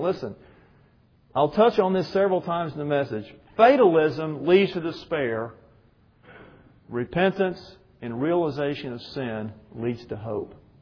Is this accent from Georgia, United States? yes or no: yes; Georgia, United States; You know, and I grew up with kudzu. I'm from Georgia. I know all about kudzu.